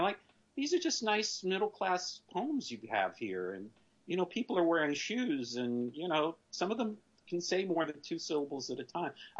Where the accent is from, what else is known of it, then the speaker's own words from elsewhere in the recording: West Virginia, United States; I would tell them these things about growing up in West Virginia.